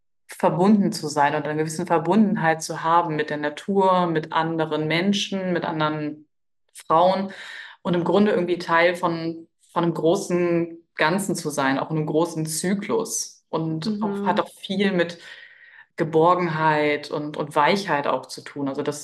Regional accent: Hanover, Lower Saxony, Germany; ich komme aus der Region Hannover

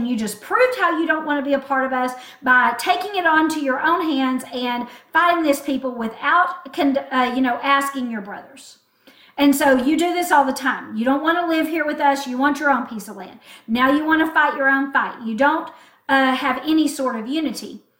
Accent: United States; Obviously, I, as an American, am also not pronouncing this word correctly

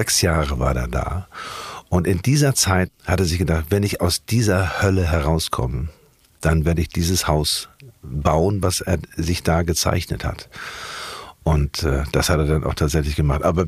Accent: Hamburg, Germany; born or raised there

